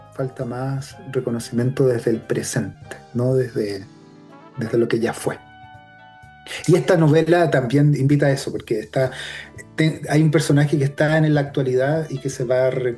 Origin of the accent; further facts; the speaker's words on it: Chile; existe una mitad de nosotros como chilenos que pertenece a la cultura indígena, por así llamarlo, de nuestros abuelos, de nuestros ancestros.